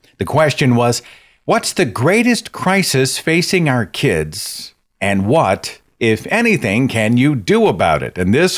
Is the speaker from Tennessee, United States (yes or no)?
no; Oklahoma, United States; Now, this just happened in my home state of Oklahoma